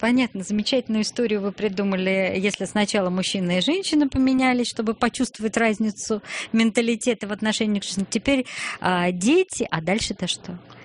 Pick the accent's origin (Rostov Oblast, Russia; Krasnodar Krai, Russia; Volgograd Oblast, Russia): Rostov Oblast, Russia; Rostov-on-Don; Так как я тоже из Ростова